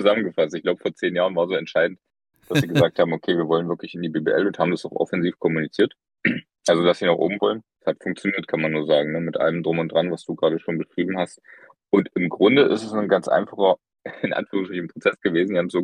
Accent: Magdeburg, Saxony-Anhalt, Germany; Ich stamme aus Sachsen-Anhalt, aus Magdeburg.

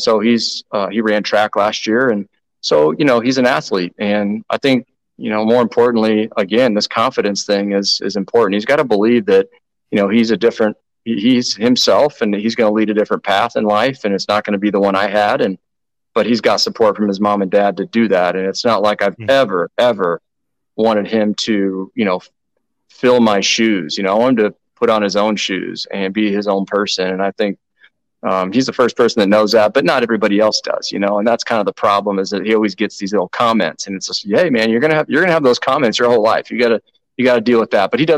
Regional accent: Nebraska, United States; yes, I am from Nebraska, you know, but I am the first born generation of my family in Nebraska.

